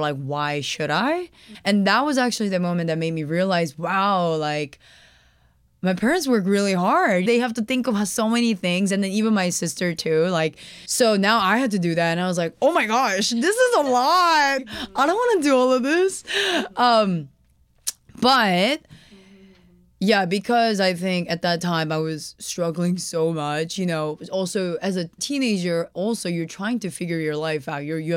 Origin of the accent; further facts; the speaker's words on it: South Korea; I'm also from Korea. I was born there. You know, I grew up in this practice as well, having Buddhism as a center of my life always.